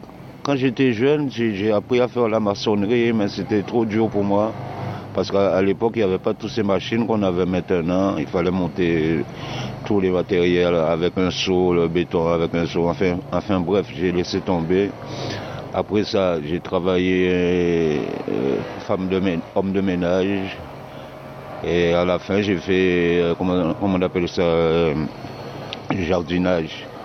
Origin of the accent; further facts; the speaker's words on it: Guadeloupe; now in Marseille, France; Je suis d'origine de la Guadeloupe. J'ai 68 ans. Et puis, je suis à Marseille